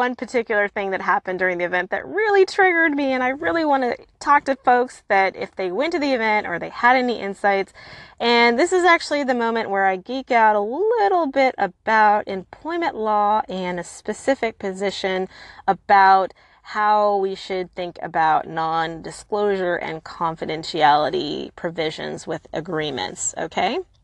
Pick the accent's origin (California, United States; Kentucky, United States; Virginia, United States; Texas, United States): California, United States; I'm so happy to hear, you know, be here. And I'm from Silicon Valley and I tend to go to a lot of events.